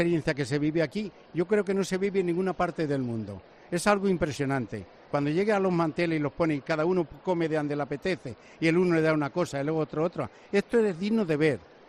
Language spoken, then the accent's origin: Spanish; Madrid, Community of Madrid, Spain; Soy de Madrid, he estado de bombero en Madrid más de 30 años